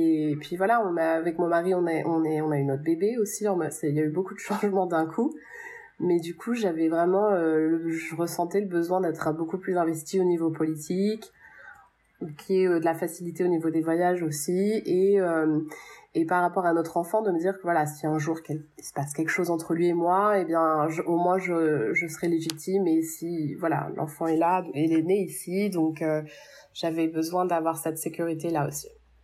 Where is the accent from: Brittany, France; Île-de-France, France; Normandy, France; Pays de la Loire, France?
Île-de-France, France; Paris; now in Newington, United States; j'ai 32 ans, je viens de Paris dans le 16e arrondissement et j'habite maintenant à Newington dans le Connecticut, donc c'est à côté de Hartford qui est la capitale du Connecticut.